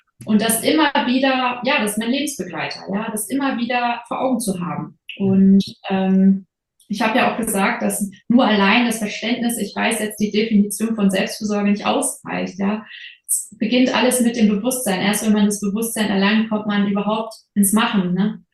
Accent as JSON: {"language": "German", "town": "Travemünde", "region": "Schleswig-Holstein", "country": "Germany", "tie": "born or raised there", "said": "Und ich bin ein Ostsee-Kind. Kind. Ja, ich bin ja an der Ostsee direkt groß geworden. Meine Eltern haben den Hof direkt in Travemünde in Schleswig-Holstein und das ist wirklich unmittelbar am Wasser."}